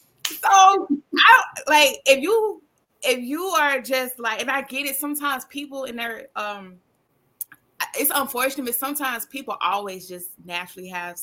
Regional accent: Mobile, Alabama, United States; now in New York, United States; even though I'm from Mobile, Alabama, I'm a very proud Southern girl, and I'm not about to come to New York and like change my accent

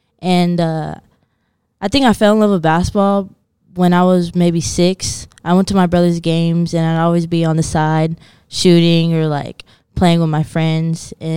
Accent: Kansas City, Kansas, United States; I grew up in Kansas City, Kansas. This little place called Piper.

